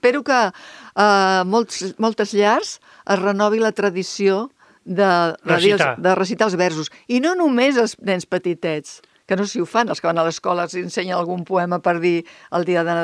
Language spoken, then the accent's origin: Catalan; Barcelona, Catalonia, Spain; jo sóc de Barcelona, a mi em passava amb el Tibidabo. Jo vivia al barri Sant Gervasi, que veies el Tibidabo allà mateix.